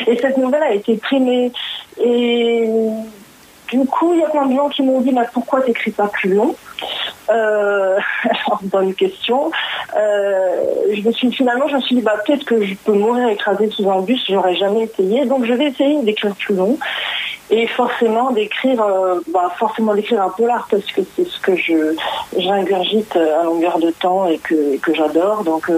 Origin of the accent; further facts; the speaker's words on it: Nice, Provence-Alpes-Côte d'Azur, France; born there; also born or lived in Paris; Je suis née à Nice et puis j'ai passé 22 ans à Paris pour faire une vie à Paris en fait. Et puis je suis revenue dans ma ville natale.